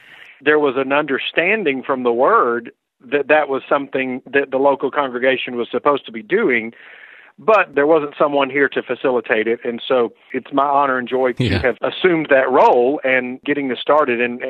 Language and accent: English; Louisiana, United States; I'm from Louisiana, so I can speak to that.